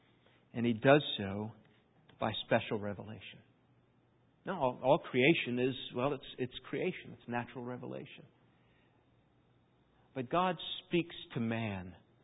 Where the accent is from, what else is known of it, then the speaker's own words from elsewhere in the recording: East Coast, United States; Growing up on the East Coast, I never saw it.